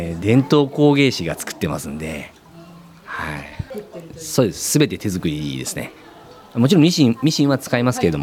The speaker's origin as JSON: {"language": "Japanese", "region": "Mie", "country": "Japan", "tie": "born there", "lives_now": "Gyoda, Japan", "said": "いや、生まれはですね、三重です。"}